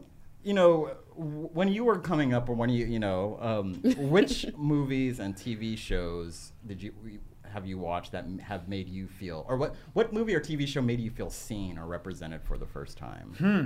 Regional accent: Texas, United States; also born or lived in Bay Area; now in Los Angeles, United States; I'm not. I'm from Texas.

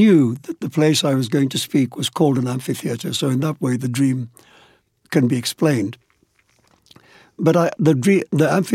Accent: India; growing up in India and being surrounded by a literature composed of fantastic tales

